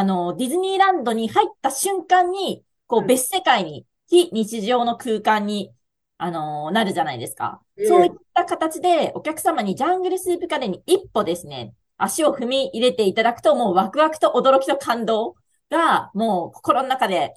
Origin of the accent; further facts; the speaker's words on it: Chikugo, Fukuoka, Japan; now in Hokkaido, Japan; 私もともとジャングル温泉という、筑後市、その福岡県筑後市にあります旅館でですね、ジャングル温泉という旅館で生まれ育ちました。